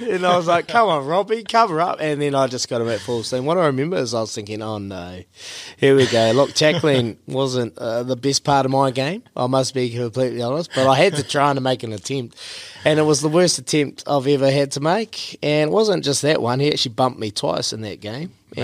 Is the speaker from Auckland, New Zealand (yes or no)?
no; Marton, Manawatū-Whanganui, New Zealand; born there; I grew up in I was actually born in Martin. Martin's by Whanganui there, and I've never been back.